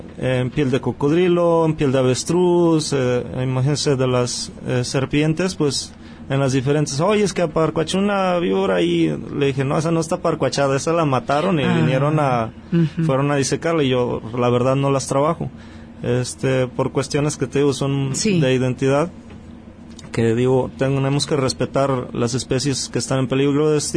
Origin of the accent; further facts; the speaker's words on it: Autlán, Jalisco, Mexico; porque yo siempre he estado comprometido mucho con mi tierra, con Autlán, la quiero mucho.